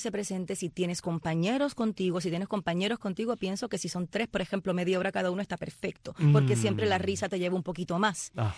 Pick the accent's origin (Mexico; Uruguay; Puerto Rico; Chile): Puerto Rico; después, bueno, me crié en Puerto Rico, ¿no?